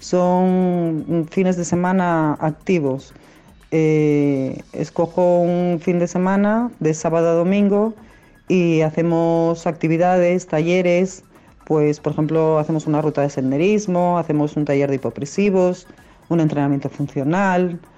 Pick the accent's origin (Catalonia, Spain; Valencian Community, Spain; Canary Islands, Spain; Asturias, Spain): Asturias, Spain; tengo 51 años, soy asturiana